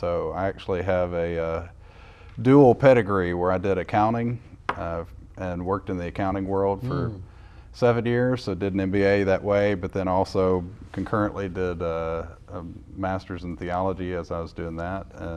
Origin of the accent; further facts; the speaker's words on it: Arkansas, United States; also born or lived in Texas; now in Houston, United States; From Arkansas originally, but lived in and around Texas, so Midland, Dallas, Longview, Texas is where I went to high school.